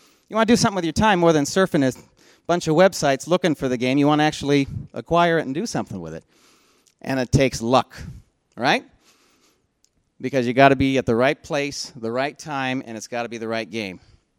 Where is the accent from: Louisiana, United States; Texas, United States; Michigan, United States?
Michigan, United States; Grand Rapids; I'm not going to drive all the way out to California. I'm from Grand Rapids.